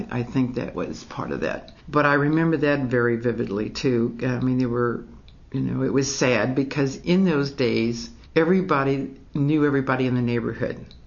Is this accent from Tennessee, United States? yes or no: no; St. Louis, Missouri, United States; I remember that the whole community, I was born and raised in St. Louis.